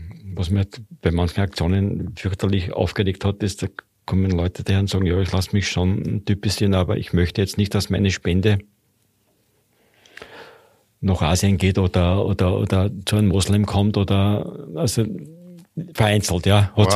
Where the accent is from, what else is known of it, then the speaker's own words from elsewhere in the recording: Austria; bei uns in Österreich